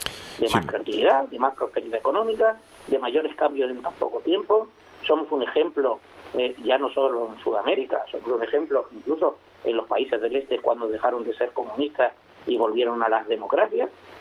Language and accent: Spanish; Puerto de la Cruz, Canary Islands, Spain; accent: peninsular; yo, que soy canario, nacido en el puerto de la Cruz, con un acentillo peninsular, porque también tengo familia en Aragón, de la que me siento orgulloso. Yo soy canario al 51% y aragonés al 49%, pero soy 100% español.